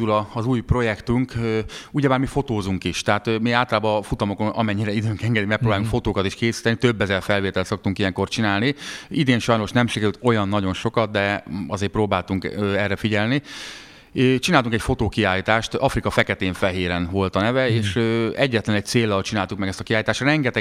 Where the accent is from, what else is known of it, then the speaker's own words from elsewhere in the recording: Hungary; Tehát, hogy első magyarként megnyerni a Bamakót, és ez sikerült